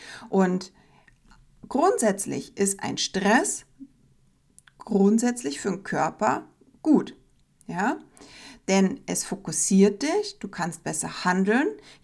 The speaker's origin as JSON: {"language": "German", "region": "Bavaria", "country": "Germany", "said": "grantig, grummelig, Zwieder heißt es bei uns in Bayern."}